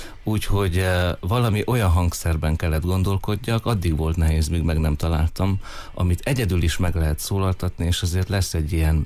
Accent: Odorheiu Secuiesc, Harghita, Romania; az én életemben udvarhelyiként

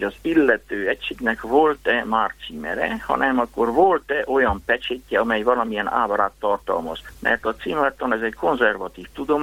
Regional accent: Mădăraș, Mureș County, Romania; a szülőfalum Mezőmadaras

